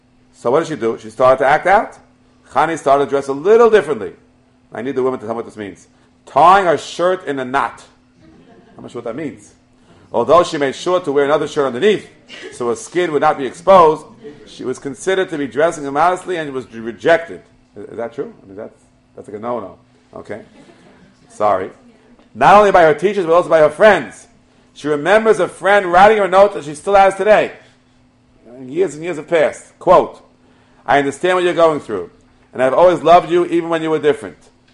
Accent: Kew Garden Hills, New York, United States; when I grew up in Kew Garden Hills 50 years ago, I first moved

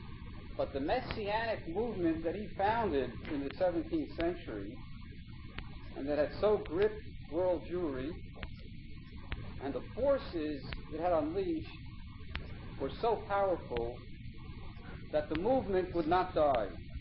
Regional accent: Far Rockaway, New York, United States; as some of you know, Far Rockaway is my hometown, and here I was raised, and it was the White Shul that my parents selected for me as the shul where we would daven.

